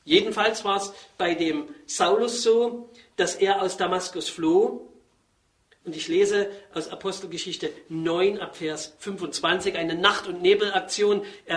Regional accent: East Germany, Germany; Das habe ich als Kind in Ostdeutschland gelernt, da gab es gar nicht so viel Bananen.

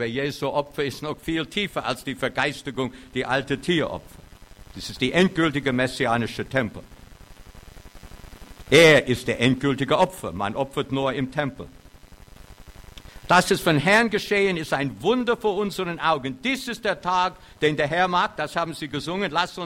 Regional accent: United States; German is a second language; now in Germany; Ich habe einen Autounfall gehabt und ich bin Amerikaner

